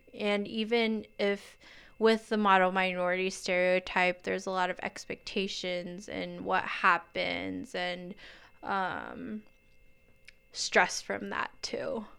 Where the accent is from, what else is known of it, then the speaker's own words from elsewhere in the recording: Taiwan; English is a second language; moved away; I'm from Taiwan, and there's not really, well, as far as when I was living there, wasn't really any talk about mental health.